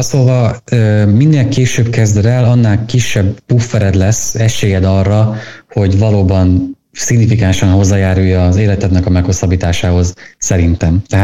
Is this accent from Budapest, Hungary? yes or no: no; Szabolcs-Szatmár-Bereg, Hungary; Azért én Szabolcsból jövök, én láttam, meg látom, milyen az igazi magyar diéta.